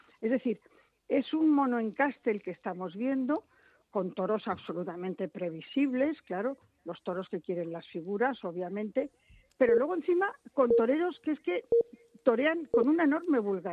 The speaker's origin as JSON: {"language": "Spanish", "town": "Madrid", "region": "Community of Madrid", "country": "Spain", "said": "es la patrona de mi ciudad y de mi pueblo"}